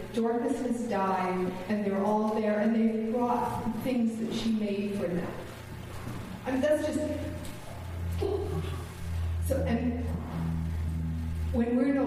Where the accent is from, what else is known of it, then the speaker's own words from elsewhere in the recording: Sulaco, Ontario, Canada; Well, it just happens that Sulaco, Ontario is my hometown.